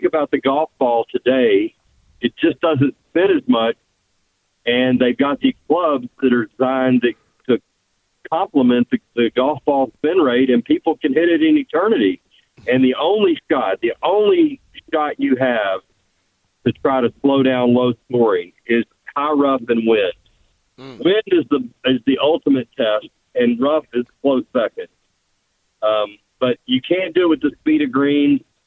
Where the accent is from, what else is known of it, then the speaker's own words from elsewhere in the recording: Kentucky, United States; I'm from Kentucky and I grew up betting horses and I don't like betting favorites.